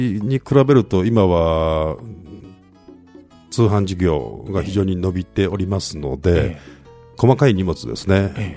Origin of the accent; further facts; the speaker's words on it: Gifu, Japan; 私は岐阜市内出身が岐阜市内です。はい、今の会社も岐阜ということで